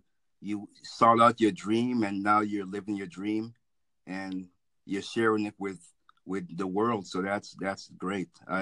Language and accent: English; Massachusetts, United States; Well, yeah, I'm from Massachusetts. That's in the United States.